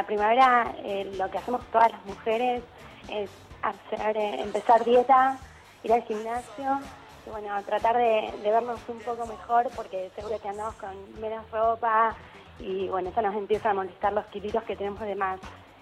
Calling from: San Isidro, Buenos Aires Province, Argentina; de San Isidro.

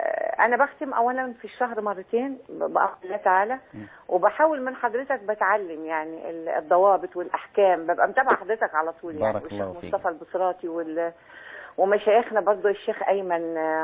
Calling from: Suez, Suez Governorate, Egypt; واحنا عندنا في السويس هنا بيبقى مش متاح

